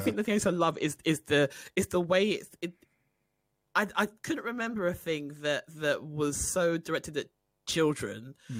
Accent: United Kingdom; I would have more of a memory as a British black girl of the Golly Walk on the Jam Jar.

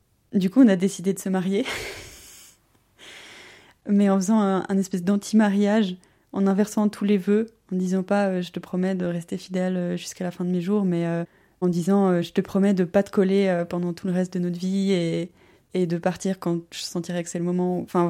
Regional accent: Grand Est, France; moved away as an adult; now in Lausanne, Switzerland; j'ai 29 ans, je suis originaire d'Alsace et je suis arrivée à Lausanne il y a une dizaine d'années pour les études

